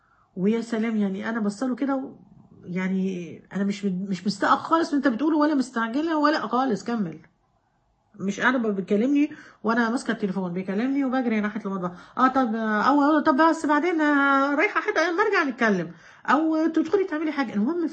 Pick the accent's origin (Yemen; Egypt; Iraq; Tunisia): Egypt; بس احنا عندنا في مصر بقى يا بليد يا فاشل يا خايب